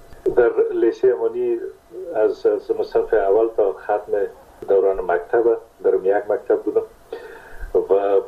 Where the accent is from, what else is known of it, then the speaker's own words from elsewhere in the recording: Kunduz, Afghanistan; born there; در کندوز در اون زمانی که ما به دنیا آمدم پدرم در اسپینزر کندوز مصروف ایفای وظیفه بوده و در اون زمان البته تا سنای 3 سالگی ما در کندوز بودیم